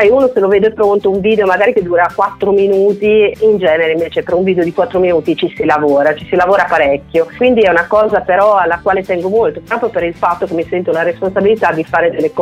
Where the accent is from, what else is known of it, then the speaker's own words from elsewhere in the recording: Rimini, Emilia-Romagna, Italy; ti faccio un esempio, io sono di Rimini, no?